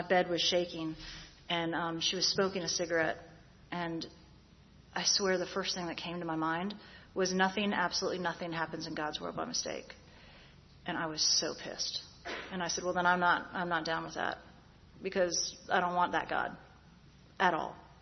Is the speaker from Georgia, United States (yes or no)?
yes; Dunwoody, Georgia, United States; See, I'm from Dunwoody.